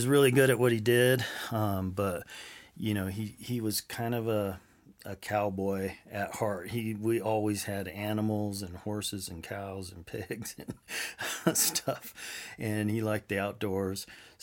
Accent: Upland, California, United States; also born or lived in San Bernardino / Colorado / Williams; Well, I was born in Southern Cal, San Bernardino, and grew up in Upland, California. And then my father jumped around a little with his work, so we lived in Colorado for a short time when I was super young. And then we ended up in Williams.

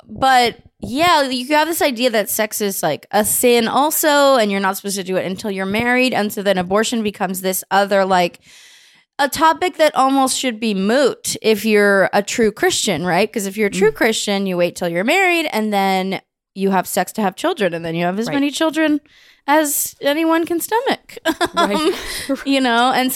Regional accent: California, United States; So I was Baptist, but it's interesting because I grew up in the Bay Area.

